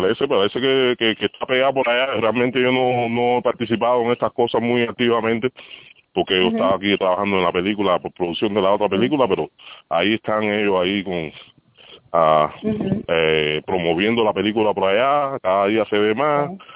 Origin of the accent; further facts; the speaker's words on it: Havana, Cuba; yo soy de La Habana. Yo me crié, nací y me crié en La Habana. Estaba trabajando en Santiago de Cuba los últimos 10, 12 años